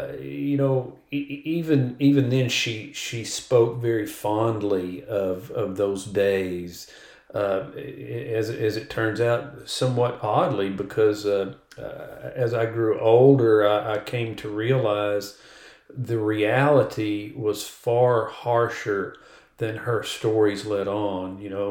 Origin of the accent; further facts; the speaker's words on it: Tennessee, United States; Every Thursday night when I was a young lad growing up in West Tennessee, I would call my grandmother